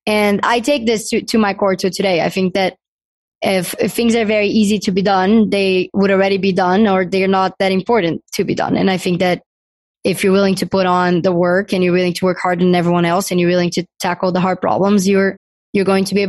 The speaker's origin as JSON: {"language": "English", "country": "Brazil", "said": "He's from Lebanon. I'm from Brazil. But we have very, very similar backgrounds."}